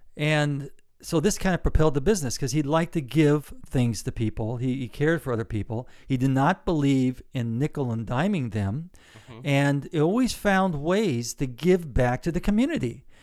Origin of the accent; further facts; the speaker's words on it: California, United States; we know this because, you know, we grew up in California.